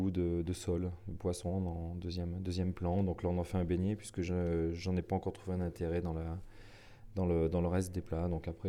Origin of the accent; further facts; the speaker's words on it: Auvergne-Rhône-Alpes, France; puisque chez nous en Auvergne, par exemple, on est dans le printemps, le petit pois, il n'y en a pas.